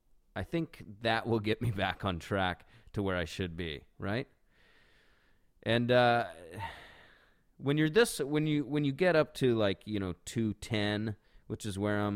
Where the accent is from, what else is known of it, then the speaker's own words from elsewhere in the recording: Washington, United States; We took a nice little extended weekend out to my parents' house in my hometown over on the Kitsap Peninsula here in Washington.